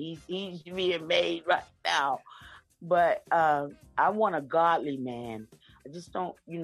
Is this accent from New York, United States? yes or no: yes; New York, United States; now in Pittsburgh, United States; I don't know. I'm actually from New York. I moved out.